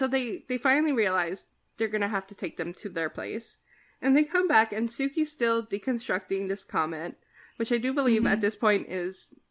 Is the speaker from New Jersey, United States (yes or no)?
yes; New Jersey, United States; I guess I'm from New Jersey, and I'm from the part of New Jersey where you don't leave your doors unlocked, right?